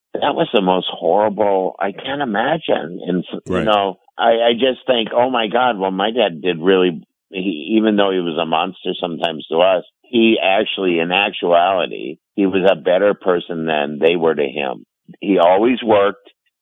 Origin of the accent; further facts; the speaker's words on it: Minnesota, United States; You know, I grew up in Minnesota.